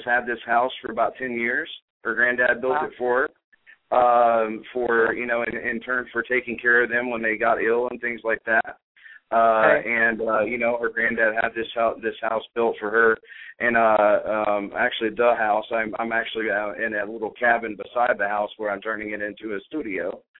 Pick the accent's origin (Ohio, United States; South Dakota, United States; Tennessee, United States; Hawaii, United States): Tennessee, United States; Chattanooga; I was raised in Chattanooga. I went to a private school, a private Christian school called Boy Buchanan.